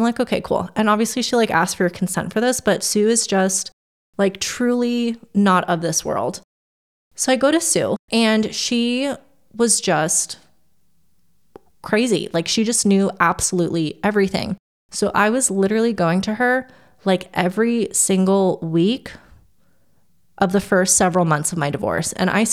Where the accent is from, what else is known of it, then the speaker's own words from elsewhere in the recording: Miami Beach, Florida, United States; As an American from Miami Beach, pretty much everywhere is the middle of nowhere, I would say.